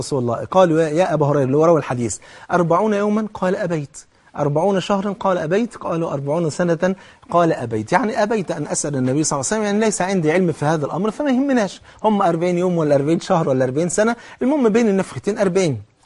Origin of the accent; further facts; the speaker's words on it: Egypt; عجب الذنب اللي هي بيسموها عندنا في مصر العصعص